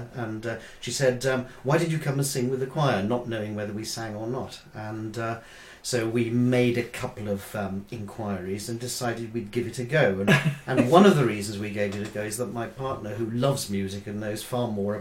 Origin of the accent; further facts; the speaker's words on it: Wales, United Kingdom; Well, that came about because I spent a couple of years pre-qualification working in London, and being a Welshman and wanting to sing, I thought, why not?